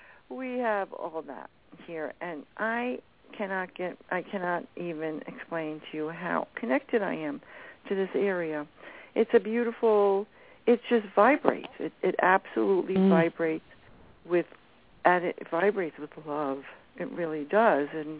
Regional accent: Bronx, New York, United States; born there; now in Bolton Landing, United States; I was born in the Bronx.

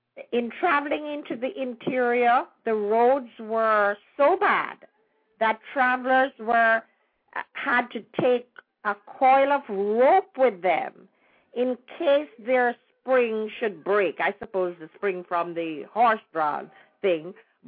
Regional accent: Jamaica; born there; I'm very proud of my roots, and I'm very glad that I was born in Jamaica.

